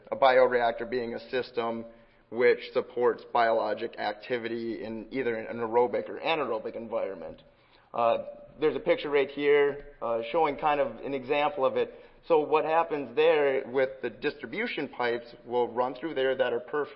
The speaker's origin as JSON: {"language": "English", "region": "Minnesota", "country": "United States", "said": "So more specifically, looking at my home state of Minnesota"}